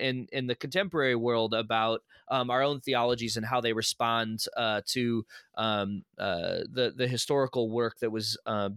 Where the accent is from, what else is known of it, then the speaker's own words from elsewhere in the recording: St. Louis, Missouri, United States; Like, I grew up in St. Louis. I know what the Cardinals mean to the city